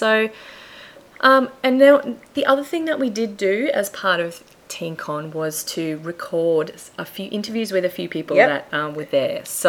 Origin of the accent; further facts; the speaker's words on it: Brisbane, Queensland, Australia; Yeah, she's coming from Brisbane. We're from Brisbane and we're so excited.